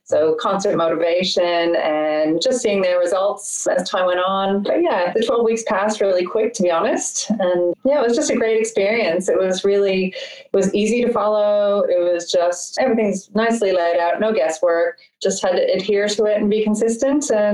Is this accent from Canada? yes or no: yes; Canada; moved away as an adult; now in Sydney, Australia; I'm 43 years old. I'm originally from Canada. I moved to Australia about 14 years ago. I lived in a rural central west of New South Wales called Dubbo for a few years. And then I've been in Sydney for the past 11 years since then.